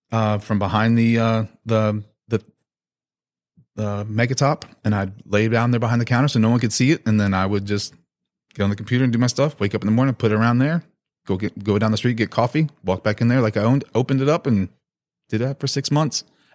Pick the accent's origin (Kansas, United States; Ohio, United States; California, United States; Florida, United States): Florida, United States; Tampa; because I grew up in Tampa, I used to love the one on the Green Store down there on Interbay and McDill.